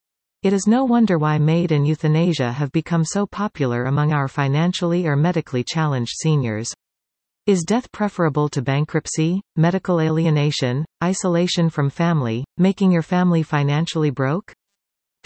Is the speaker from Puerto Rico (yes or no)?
no; Bradford, Ontario, Canada; Investigating in my hometown of Bradford, Ontario